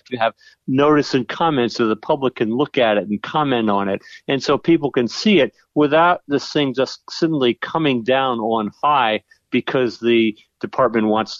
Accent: New Jersey, United States; moved away; I grew up in Jersey. I moved away years ago, but I grew up in Jersey

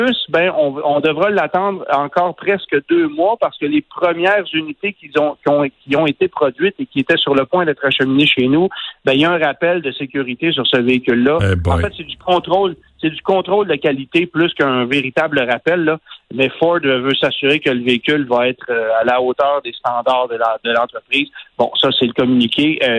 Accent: Quebec, Canada; chez nous au Québec

